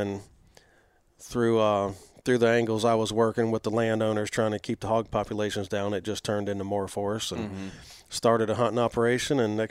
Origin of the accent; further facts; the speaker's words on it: Florida, United States; Man, it's changed a lot. This place is getting developed, especially our coastlines.